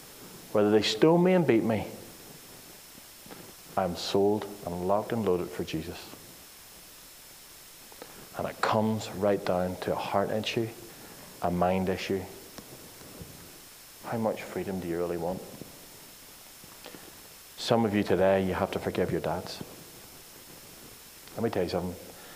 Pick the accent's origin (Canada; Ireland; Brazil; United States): Ireland; I came from Ireland to get a little bit of a break in the sunshine.